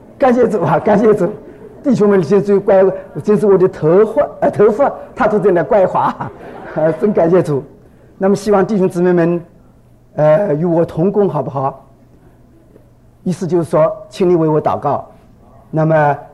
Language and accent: Chinese; China; 但无论如何，我们中国人，台湾今天是一个复兴的基地